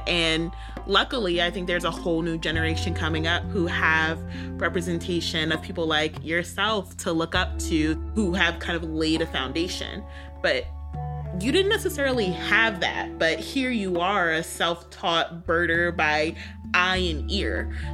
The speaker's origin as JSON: {"language": "English", "town": "New York City", "region": "New York", "country": "United States", "tie": "born or raised there", "said": "I grew up in New York City for a lot of my formative youth."}